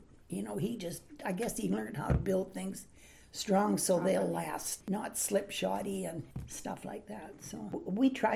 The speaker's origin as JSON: {"language": "English", "country": "Canada", "said": "But I'm a Canadian, yeah."}